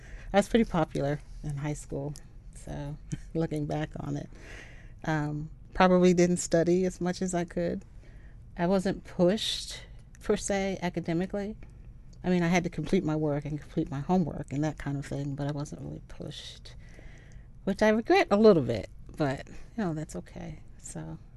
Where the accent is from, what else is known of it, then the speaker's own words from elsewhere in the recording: Camden, New Jersey, United States; born there; I was born in Camden, New Jersey. It's actually South Jersey. People usually are familiar with Atlantic City, that area.